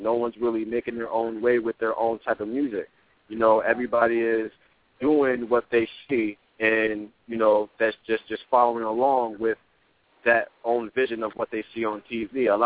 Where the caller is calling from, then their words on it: Albany, New York, United States; I'm calling in from Albany, New York, upstate.